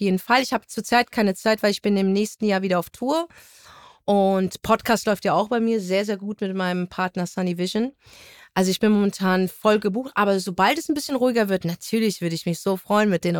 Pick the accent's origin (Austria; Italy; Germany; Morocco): Morocco; Also, naja, ich bin ja Marokkanerin. Und algerisches Blut fließt auch in mir.